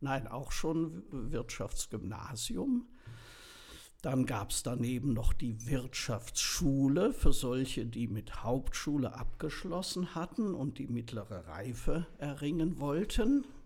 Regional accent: Dresden, Saxony, Germany; born there; Geboren in Dresden zur Zeit des Zweiten Weltkriegs, gegen Ende des Zweiten Weltkriegs

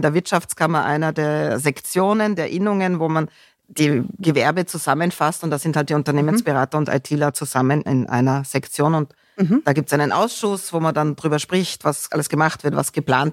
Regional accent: Graz, Styria, Austria; ich bin waschechte Grazerin, also in Graz geboren. Auch wenn viele mich dann immer fragen … warum sprichst du so Deutsch? Wir haben nie Dialekt so ausgesprochen. Und jetzt kommt sozusagen erschwerend dazu, dass ich mit einem Deutschen verheiratet bin.

